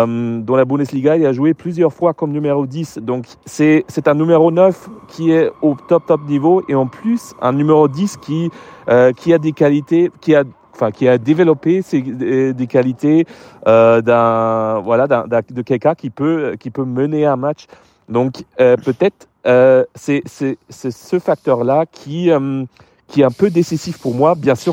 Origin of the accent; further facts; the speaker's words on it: Nuremberg, Bavaria, Germany; je suis de Nuremberg et on n'aime pas le Bayern ici.